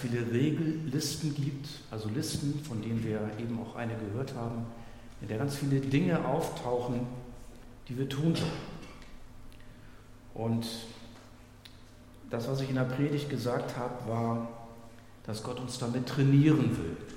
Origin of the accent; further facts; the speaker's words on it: Hamburg, Germany; Großstadtkind, Kind von nichtgläubigen Eltern, aufgewachsen in Hamburg, im Stadtteil Bergedorf-West, einem 1969 entstandenen Bauprojekt mit tausenden Wohnungen.